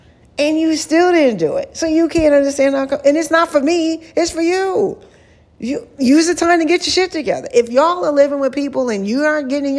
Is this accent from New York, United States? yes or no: yes; New York, United States; now in Atlanta, United States; But I'm from New York. And every now and then, I got to remind myself, I am not from Georgia. I'm a New Yorker. I'm a New Yorker. I'm a Long Island girl.